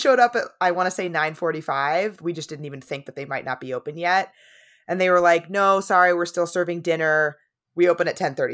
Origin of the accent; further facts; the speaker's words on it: San Diego, California, United States; Yeah, like I grew up in San Diego, which is obviously quite close.